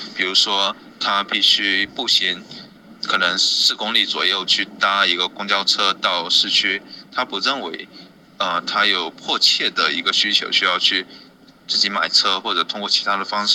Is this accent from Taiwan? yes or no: no; China; 因为我在中国的小城市长大